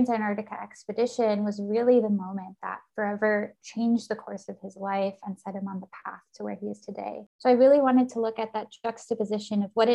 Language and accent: English; Minnesota, United States; I definitely think growing up in Minnesota had a huge impact on my relationship with nature.